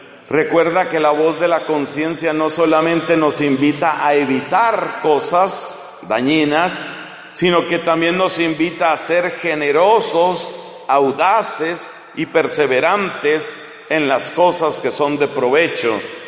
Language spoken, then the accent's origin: Spanish; Colombia; En mi país, yo soy colombiano